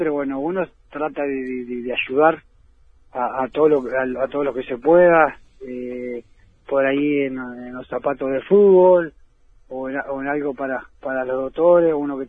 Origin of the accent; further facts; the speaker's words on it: Colonia, Uruguay; Todos saben que soy un coloniense